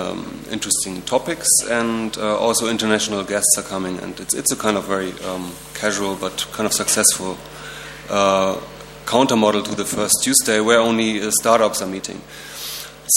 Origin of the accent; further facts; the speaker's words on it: Berlin, Germany; I'm coming from Berlin. I'm coming from a specific part of Berlin, which is exactly the middle of Berlin, called Berlin Mitte.